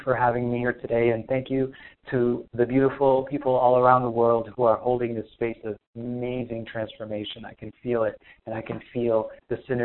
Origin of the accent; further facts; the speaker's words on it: Lebanon; So I actually grew up in Lebanon. So during the 80s and 90s of the Civil War was going on.